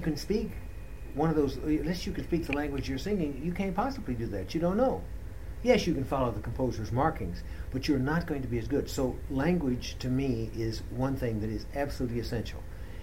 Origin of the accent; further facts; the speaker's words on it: United States; If I say to you, you know, as an American, let's go to town.